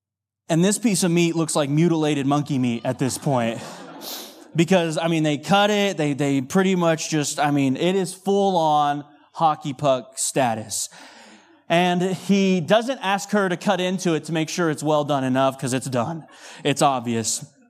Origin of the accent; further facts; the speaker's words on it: Texas, United States; Now, I grew up in Texas. We're beef eaters.